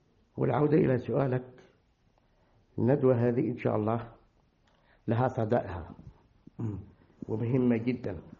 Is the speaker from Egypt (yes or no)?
no; Yemen; نحن في اليمن نعتبر أنفسنا قلبين في جسد واحد